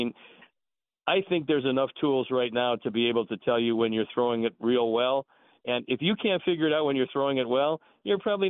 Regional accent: Cleveland, Ohio, United States; and I was very familiar with that because growing up in Cleveland, that was part of the legend, you know.

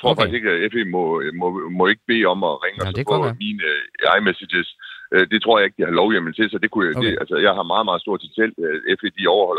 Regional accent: North Denmark Region, Denmark; altså nu er jeg nordjyde

